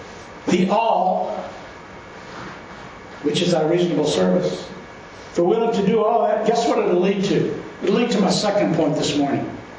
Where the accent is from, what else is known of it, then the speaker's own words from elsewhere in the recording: Louisiana, United States; And I'm from Louisiana, so when the Saints won their Super Bowl, my sister and mother sent me up a couple of Saints shirts.